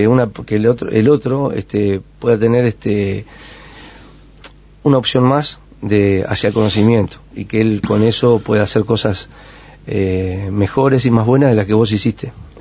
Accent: Colonia del Sacramento, Colonia, Uruguay; me crié en Colonia, en realidad. ¿Sí? Sí, me crié en Colonia. En Colonia de Sacramento, un poco más hacia el oeste, digamos. Sí, me crié en Colonia.

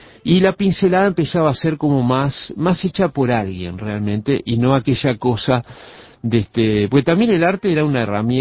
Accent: Uruguay; normalmente uno como buen uruguayo y medio

